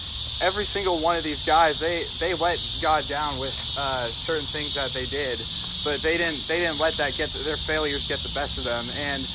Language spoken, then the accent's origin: English; Nebraska, United States; Growing up in Nebraska, like by default, I'm a giant Nebraska football fan